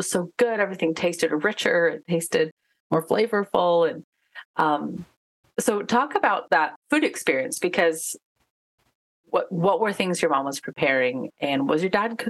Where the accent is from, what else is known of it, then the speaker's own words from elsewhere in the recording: United States; I'm coming from America, you know, born in the 80s